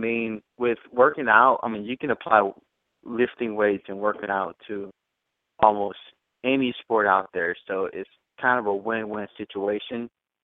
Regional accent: Missouri, United States; I grew up in Missouri, of course. Both my parents are bodybuilders with me growing up, and that's how I got into it.

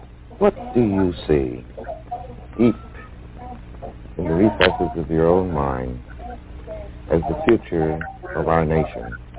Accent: United States; As a Negro, and as an American, I can only hope that America has the strength and the capacity to ask and answer that question in affirmative and constructive ways.

